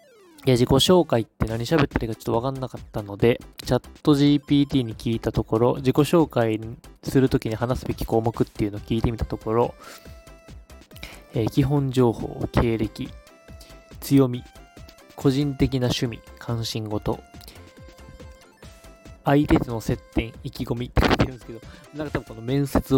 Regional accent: Neyagawa, Osaka, Japan; 年始は私の地元寝屋川市、大阪の寝屋川市ってところなんですけど、

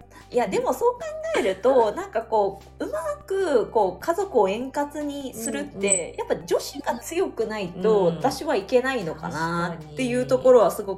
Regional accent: Kyushu, Japan; born there; なんか私とこう他の九州の女性人たちの意見が本当に違って、うんうん、あれ私九州生まれではないかしらみたいな

